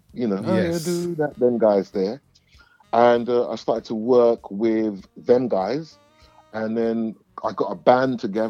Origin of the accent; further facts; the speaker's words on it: Hackney, London, United Kingdom; And I was born and bred in Hackney